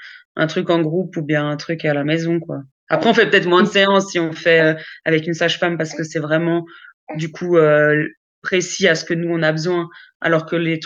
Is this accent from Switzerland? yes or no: yes; Geneva, Switzerland; now in Valais, Switzerland; on est en Valais maintenant, mais on était à Genève. On est de Genève à la base. Donc, ce côté vraiment collé à la France, en fait. Moi, j'ai la double nationalité. Mes parents sont français.